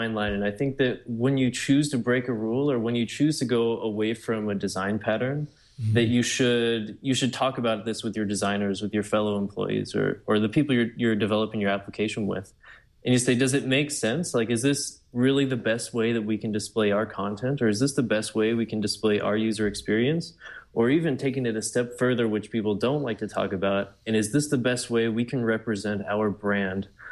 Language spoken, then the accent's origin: English; New York, United States; Yeah, so as a New Yorker, I'm listening to podcasts every single day on the subway.